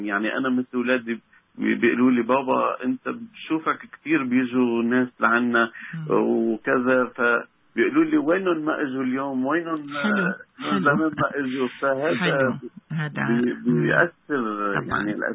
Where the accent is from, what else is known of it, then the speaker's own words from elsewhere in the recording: Syria; now in Canada; وأنا من فترة قليلة حصلت على الجنسية الكندية، فخور إني سوري وفخور إني كندي بنفس الوقت.